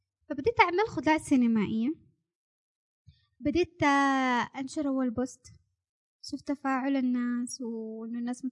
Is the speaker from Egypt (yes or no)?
no; Yemen; لأنه أساسا مواد هالميك اب مش موجودة عندنا في اليمن، ضروري تأخذيها من الخارج